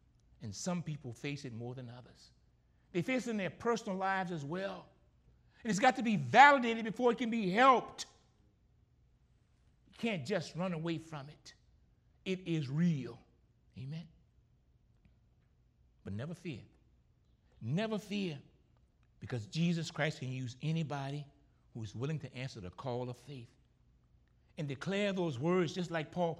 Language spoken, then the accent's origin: English; Graham, United States; growing up in Graham, said sometimes cows used to be in the street